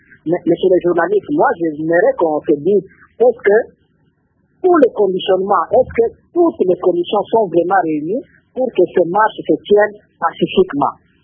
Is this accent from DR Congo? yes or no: yes; DR Congo; chez nous en République démocratique du Congo